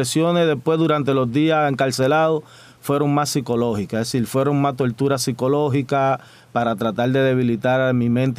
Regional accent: Cuba

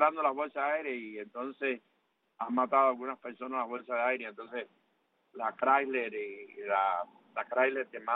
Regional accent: Cuba; mi pueblo cubano

